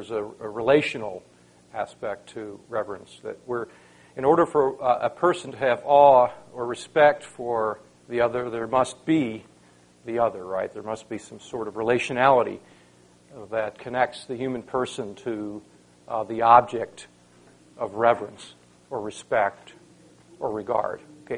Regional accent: Niagara Falls, New York, United States; I grew up in Niagara Falls, New York, in an Italian Roman Catholic family.

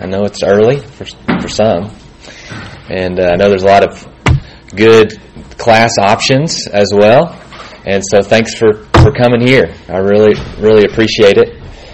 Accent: Searcy, Arkansas, United States; So I grew up in a small town. I grew up in Searcy, Arkansas, and at that time about 15,000 to 20,000 people was our population.

